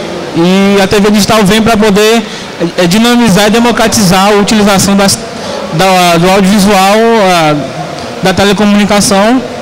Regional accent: Porto Seguro, Bahia, Brazil; sou de Porto Seguro, Bahia.

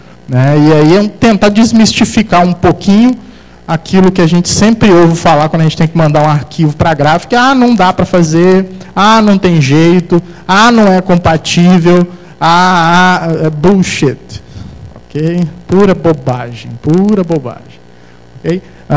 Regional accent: Vitória, Espírito Santo, Brazil; now in Porto Alegre, Brazil; Tá frio aqui em Porto Alegre, né? Nossa mãe do céu. Eu que vim de Vitória

